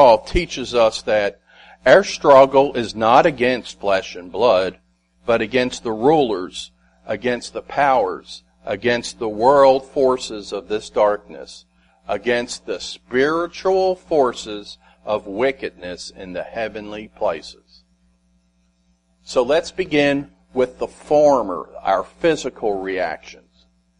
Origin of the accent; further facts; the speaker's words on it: United States; The world as we once knew it, as what we recall growing up in America, no longer exist.